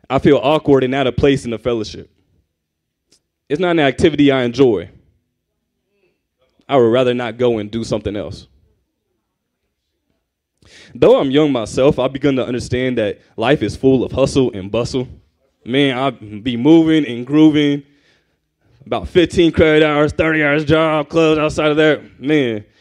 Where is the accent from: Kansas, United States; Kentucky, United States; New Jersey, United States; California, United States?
Kansas, United States; Kansas City; moved away; also born or lived in Dallas, Texas; If you didn't know, I'm originally from Kansas City. I was born in Kansas City, Kansas, but me and my family moved to Dallas, Texas in 2014